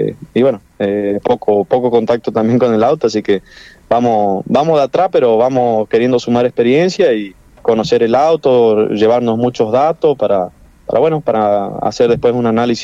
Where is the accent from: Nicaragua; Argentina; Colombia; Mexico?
Argentina; Charata, Chaco; es el sueño que siempre tuve, tener algo en Charata, en mi pueblo, y de acá ir a recorrer el país.